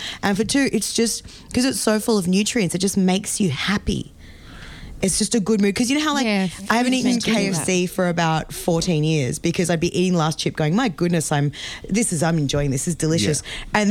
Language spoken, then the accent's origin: English; Melbourne, Victoria, Australia; I made sure I knew before I went to Perth so I could tell everyone that I was from Melbourne.